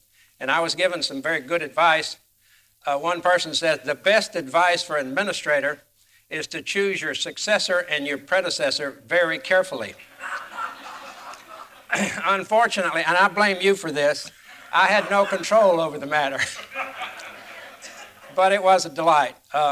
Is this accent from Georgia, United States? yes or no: yes; Georgia, United States; I hail from Northeast Georgia.